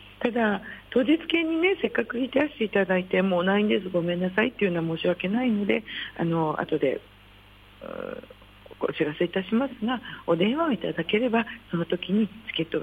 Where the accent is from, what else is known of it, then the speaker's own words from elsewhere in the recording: Chofu, Tokyo, Japan; 私はもう調布に生まれ育って、なんですけど、調布で、小さい会社も作りましたし、